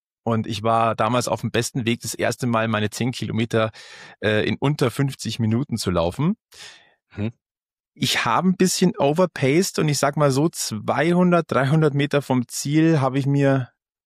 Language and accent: German; Munich, Bavaria, Germany; weil ich würde gerne das in München in meiner Heimatstadt schon nochmal erleben